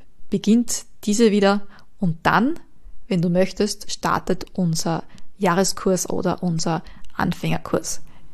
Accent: Japan; German is a second language; die ich als Japaner in Japan nicht habe

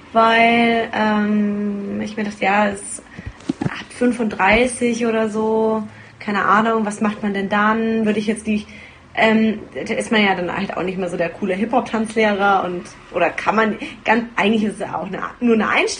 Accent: Nuremberg, Bavaria, Germany; in meiner Heimatstadt in Nürnberg

